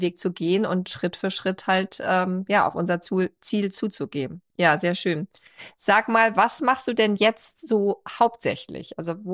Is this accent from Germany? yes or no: yes; Berlin, Germany; born there; Und ich bin ja auch eine Berlinerin. Ich bin tatsächlich in Berlin gezeugt und auch hier geboren.